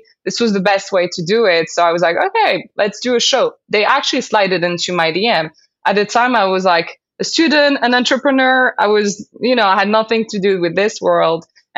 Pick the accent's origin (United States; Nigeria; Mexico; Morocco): Morocco; English is a second language; growing up in Morocco, I always cared about like having a job that helped me have a social impact